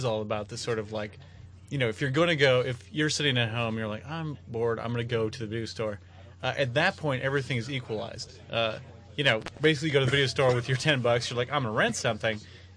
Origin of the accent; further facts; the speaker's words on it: Wisconsin, United States; my hometown in central Wisconsin